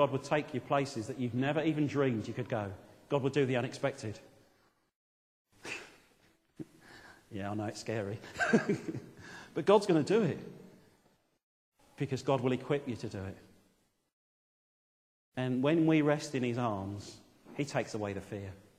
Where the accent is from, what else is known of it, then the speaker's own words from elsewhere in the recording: United Kingdom; I know it's difficult, and I know we're British